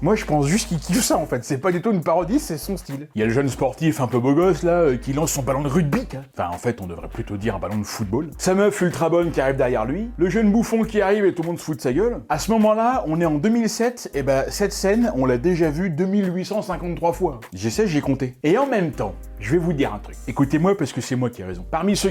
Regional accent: France; nous, en tant que Français, on pense que c'est des clichés

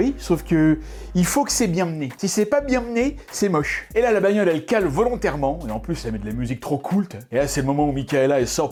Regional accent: France; nous, en tant que Français, on pense que c'est des clichés

